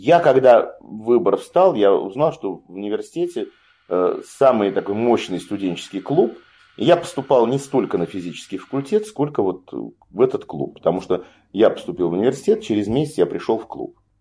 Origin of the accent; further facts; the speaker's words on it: Volsk, Saratov Oblast, Russia; я сам из Вольска, я приехал на каникулы